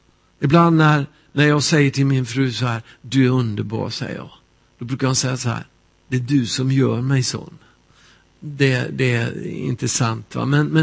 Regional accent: Värmland, Sweden; Min pappa var pastor. Vi bodde i små församlingar ute på landet. Och i ett hem i Värmland där jag växte upp

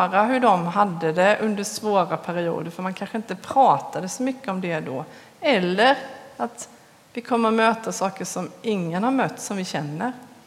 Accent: Småland, Sweden; Vilken tur att vi är smålänningar. För vi har väl lite där i oss.

